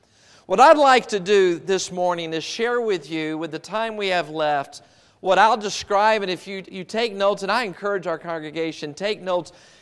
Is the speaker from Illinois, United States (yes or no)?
no; Dallas, Texas, United States; Growing up in Dallas, Texas, one thing I grew up with was Jack in the Box.